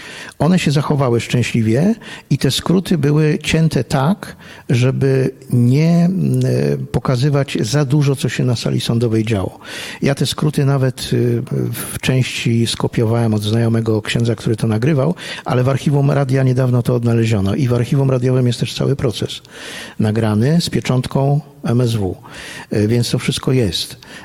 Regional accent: Kuyavian-Pomeranian Voivodeship, Poland; Pochodzę z Kujaw, z miejscowości niedaleko Włocławka

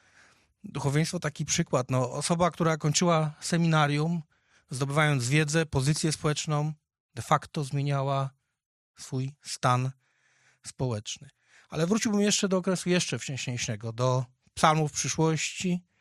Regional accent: Galicia, Poland; Pan profesor Tomasz Pudłocki, ja i pan doktor Łukasz Krobak pochodzimy z Galicji.

